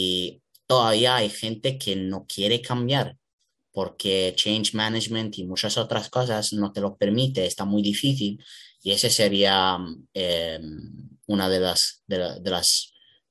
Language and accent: Spanish; Milan, Lombardy, Italy; Spanish is a second language; Pues yo soy italiano de Milano y yo desde que fui pequeño quería ser un footballer.